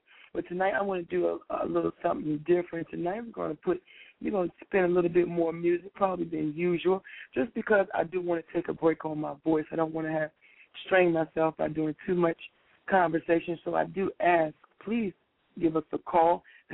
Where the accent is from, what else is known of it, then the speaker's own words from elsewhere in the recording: Chesapeake, Virginia, United States; I am not TM. … from Chesapeake, Virginia, but I am suffering some sinus issues